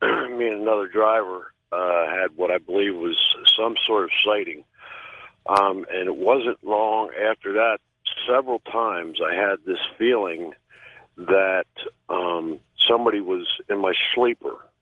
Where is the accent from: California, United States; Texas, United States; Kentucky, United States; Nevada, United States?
Nevada, United States; Las Vegas; I grew up actually in Vegas.